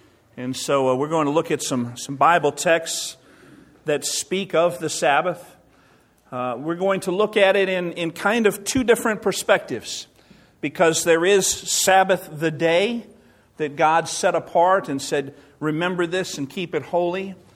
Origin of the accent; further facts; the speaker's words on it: Southern United States, United States; I grew up in the South. You wouldn't even find someone mowing their grass on a Sunday.